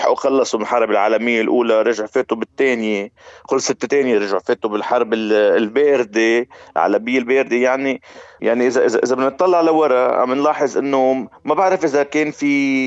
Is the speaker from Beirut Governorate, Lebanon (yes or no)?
yes; Beirut, Beirut Governorate, Lebanon; also born or lived in Kesrouan; يعني أنا مزبوط ساكن ببيروت وخلقت ببيروت, بس أنا كمان من كسروان ومن ضيعة اللي بحبها كتير, وبحب بلدي وبحب طبيعته